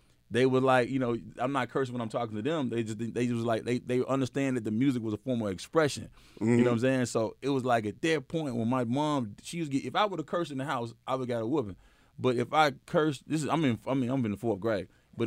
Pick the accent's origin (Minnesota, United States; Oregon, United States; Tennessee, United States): Tennessee, United States; Memphis; I'm a player. I'm from Memphis